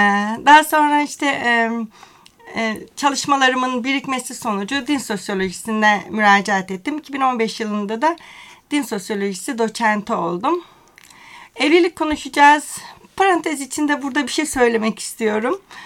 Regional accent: Adana, Turkey; Memleket olarak Adanalıyım ama bir Ofluyla evliyim.

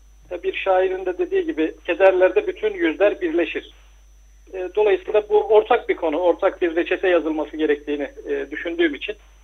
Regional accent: Adana, Turkey; İki çocuğumuz var. Adanlıyım.

